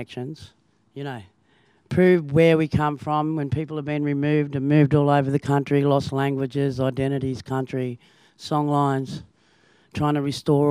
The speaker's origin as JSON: {"language": "English", "region": "Queensland", "country": "Australia", "said": "I'm from Queensland, so yeah, I tell people that aren't from this country that it's like the deep south in America."}